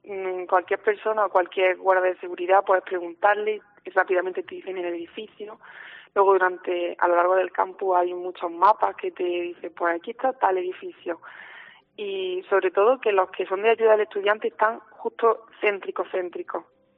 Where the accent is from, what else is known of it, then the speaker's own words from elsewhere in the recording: Jaén, Andalusia, Spain; yo soy una chica de Jaén, he vivido toda la vida aquí